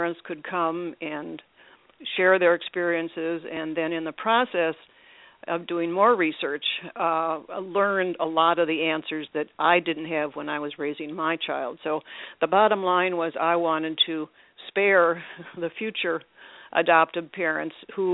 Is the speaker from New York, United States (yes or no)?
no; Milwaukee, Wisconsin, United States; Yes, that's right. I was born and raised in Milwaukee.